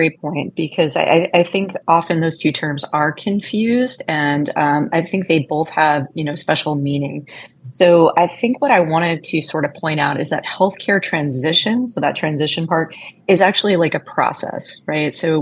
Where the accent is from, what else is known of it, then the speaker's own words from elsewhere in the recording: Long Island, New York, United States; I grew up in Long Island, so I'm a little bit partial to the South Shore.